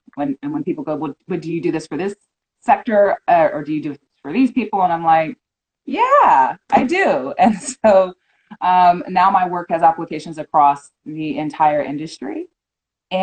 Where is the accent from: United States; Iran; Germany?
United States; California; Quick 2-minute down and dirty is I'm a Californian.